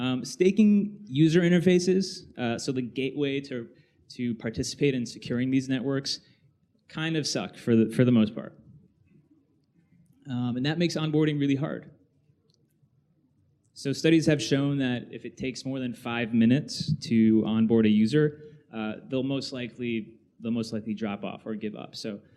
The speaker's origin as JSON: {"language": "English", "town": "New Haven", "region": "Connecticut", "country": "United States", "tie": "born or raised there", "lives_now": "Brooklyn, United States", "said": "I grew up in New Haven, Connecticut. I currently live in Brooklyn."}